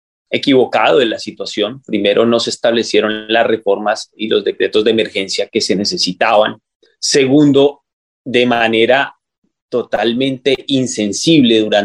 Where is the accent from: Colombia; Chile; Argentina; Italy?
Colombia; now in Spain; para nosotros como colombianos en el exterior, como residentes